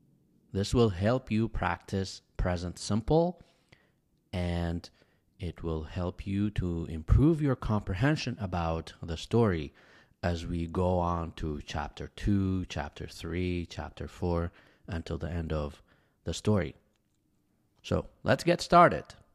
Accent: Medellin, Antioquia, Colombia; English is a second language; now in Dodge City, United States; I live in Dodge City, Kansas. Originally, I am from Medellin, Colombia. Now, I live in the United States because there are more economic opportunities here. In Medellin, I have a big family.

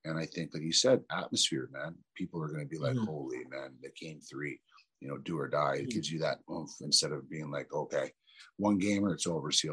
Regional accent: Toronto, Ontario, Canada; I grew up in Toronto, you know, in pretty much the ghetto, Rexdale, Jane and Finch area. And I didn't get much of my culture. My reserve was about 6 hours away, northern Wiquemucong, northern Ontario.

